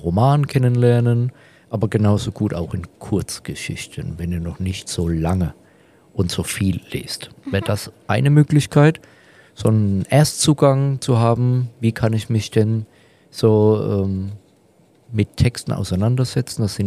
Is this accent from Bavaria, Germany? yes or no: no; Baden-Württemberg, Germany; Ich bin im Kraichgau groß geworden und hinter diesem beschriebenen Berg von mir eben liegt der Odenwald. Also mein Elternhaus ist das letzte Haus im Kraichgau